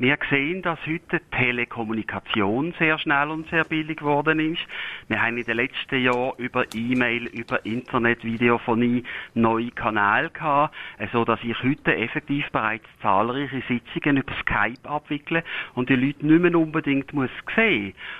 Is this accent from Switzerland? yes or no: yes; Switzerland; Für uns als Schweizer ist wichtig, dass wir als Quell- und Zielland gut erschlossen sind.